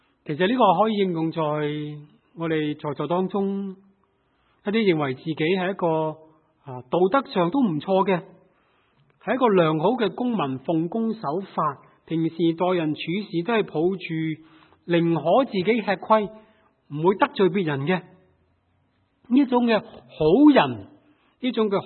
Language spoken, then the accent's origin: Chinese; China; 我们中国人领受了